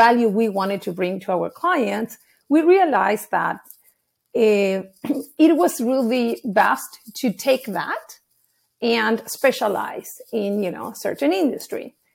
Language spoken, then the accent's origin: English; Uruguay; now in Chicago, United States; I'm from Uruguay. So I came here a long time ago. My parents are from Ecuador, actually.